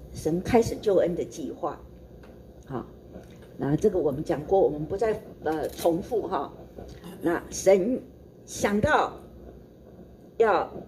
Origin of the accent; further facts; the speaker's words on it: China; 所以以前我们说四海之内皆兄弟耶，我们中国人不是这样讲吗？